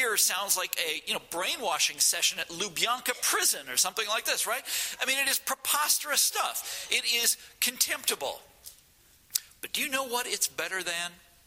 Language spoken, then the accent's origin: English; Kansas, United States; For what we call, I'm from Kansas, for what we call out there, calamity howlers.